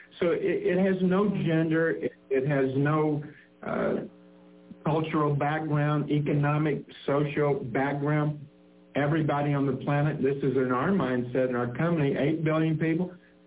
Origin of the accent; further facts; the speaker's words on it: Ashland, Kentucky, United States; We've done that, Ashland, Kentucky, my hometown.